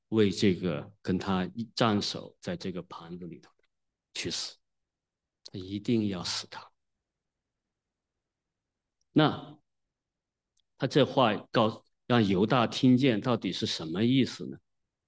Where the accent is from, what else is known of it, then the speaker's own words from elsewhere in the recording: Wenzhou, Zhejiang, China; 我们温州人呢，有一个很奇特的习惯